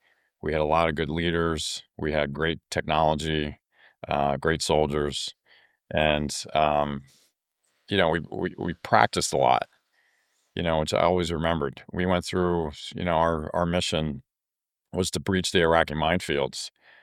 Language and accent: English; West Chester, Pennsylvania, United States; I grew up in Westchester, PA, which is right outside of Philadelphia.